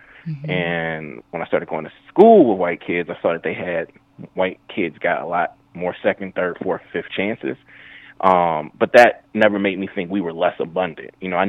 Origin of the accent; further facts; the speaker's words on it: Jackson, Mississippi, United States; I loved growing up in Jackson, Mississippi. You know what I mean? Like I knew that I was from a region that a lot of the rest of the country looked down upon